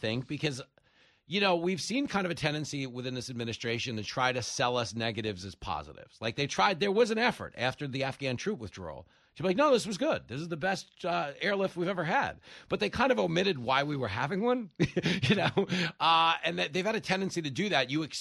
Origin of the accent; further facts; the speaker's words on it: Levittown, New York, United States; I grew up in Levittown, New York.